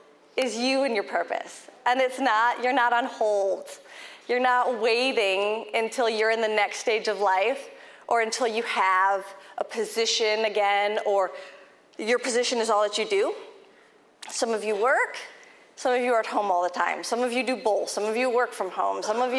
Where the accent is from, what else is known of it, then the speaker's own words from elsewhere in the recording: Indiana, United States; I come from the Midwest, I come from Indiana, and I'd never met a woman in ministry.